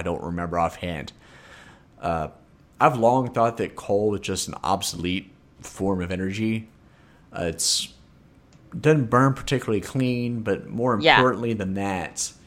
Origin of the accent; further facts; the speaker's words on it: Louisville, Kentucky, United States; Even though I grew up in Louisville, which was the biggest city in Kentucky, that's kind of like being the prettiest waitress at Denny's.